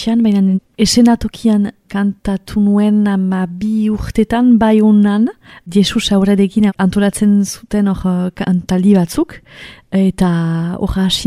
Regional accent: Saint-Pée-sur-Nivelle, Nouvelle-Aquitaine, France; Senperetik heldu naiz, eta kantaria naiz.

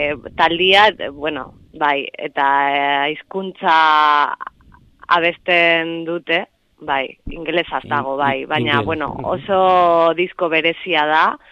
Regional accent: Málaga, Andalusia, Spain; Basque is a second language; Nire euskara ez da oso ona, barkatu. Ja, badakizuen bezala, Malagakua naiz.

